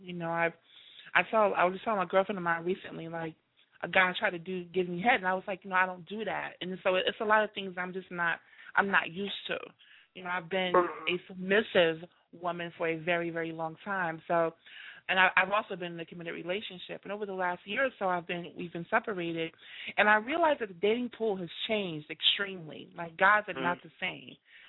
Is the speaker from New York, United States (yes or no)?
yes; Brooklyn, New York, United States; boys to me, and I'm from Brooklyn, boys to me used to be real boys, real dudes.